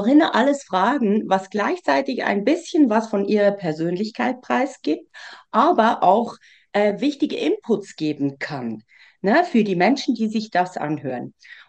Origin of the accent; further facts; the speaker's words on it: Switzerland; Es gibt etwas, was für mich eine Herausforderung war als Schweizerin